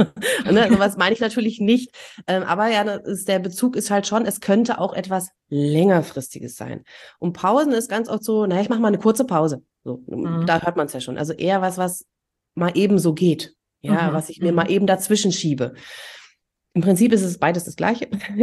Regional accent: East Germany, Germany; aber ich bin ja auch in der DDR groß geworden

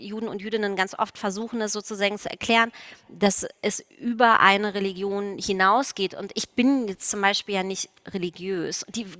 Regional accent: East Germany, Germany; Ich komme ja auch aus der DDR.

